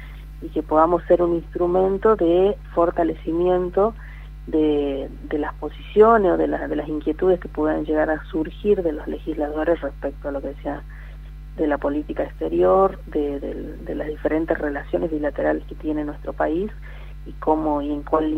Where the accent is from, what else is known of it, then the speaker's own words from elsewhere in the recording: Chaco, Argentina; al ser yo de la provincia del Chaco, también la idea no es perder, tener desarraigo con el lugar de donde yo vengo